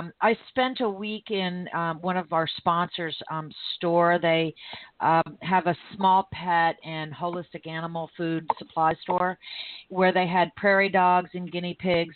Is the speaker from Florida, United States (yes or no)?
yes; Florida, United States; I'm born and raised in Florida, and you know, no shortage of strange criminal cases here